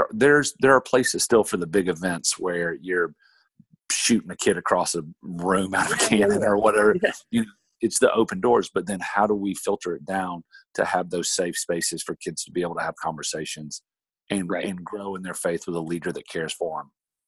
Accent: the South, United States; I'm from the South. And so when you grew up, it was just, you know, you believe in Jesus because this is what we do.

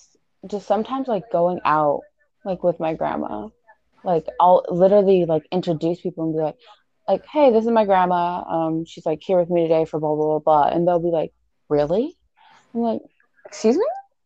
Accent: Alaska, United States; like I'm from Alaska.

